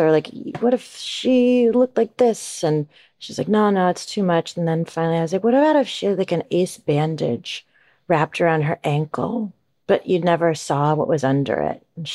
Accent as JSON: {"language": "English", "town": "Kalispell", "region": "Montana", "country": "United States", "tie": "born or raised there", "said": "I grew up in Kalispell, Montana, and my great-grandparents had a farm in Shoto, Montana, and we spent all of our summers there."}